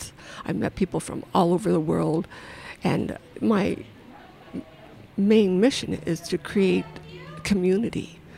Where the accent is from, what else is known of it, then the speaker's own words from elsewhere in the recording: Denver, Colorado, United States; I grew up in the Westwood neighborhood, and now I live in the Crestmore neighborhood.